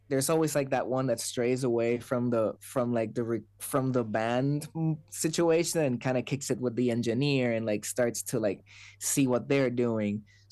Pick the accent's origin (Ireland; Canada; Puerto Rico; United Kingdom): Puerto Rico; now in Los Angeles, United States; I just grew up playing in bands, and eventually I moved to Los Angeles from Puerto Rico